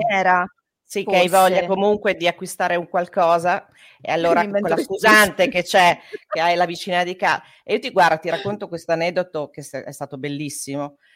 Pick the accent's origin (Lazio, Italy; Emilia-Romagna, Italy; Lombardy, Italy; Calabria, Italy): Emilia-Romagna, Italy; Bologna; siamo di Bologna, quindi figurati